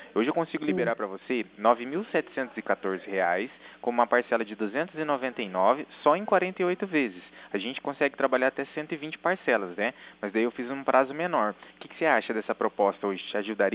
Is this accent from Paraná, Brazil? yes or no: yes; Cornélio Procópio, Paraná, Brazil; Eu sou de Cornélio Procópio aqui no Paraná